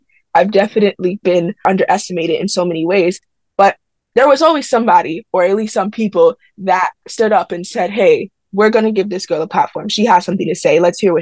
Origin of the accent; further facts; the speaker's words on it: United States; like I am American and those are my values too.